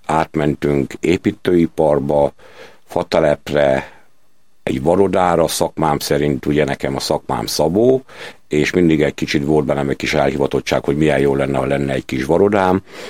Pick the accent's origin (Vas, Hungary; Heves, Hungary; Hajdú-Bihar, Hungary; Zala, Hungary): Zala, Hungary; Zalalövő; also born or lived in Zalaegerszeg; Én lokálpatrióta vagyok, Zala megyei, és azon belül pedig Zalalövői.